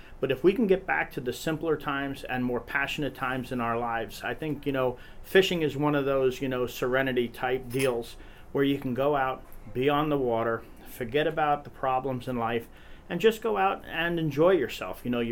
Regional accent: The Bronx, New York, United States; I grew up in the Bronx, New York, and the fishing was absolutely terrible in the Bronx, New York. You know, I'm 56 years old. I grew up in there in the 60s.

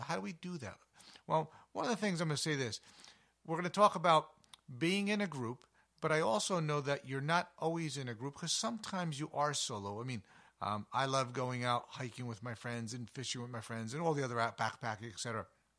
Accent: East, United States; growing up in the East and being, I don't want to say surrounded by black bears, but with black bears all the time, and then being out west

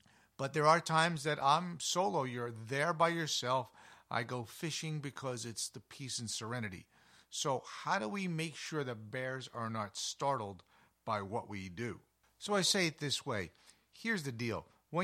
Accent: East, United States; growing up in the East and being, I don't want to say surrounded by black bears, but with black bears all the time, and then being out west

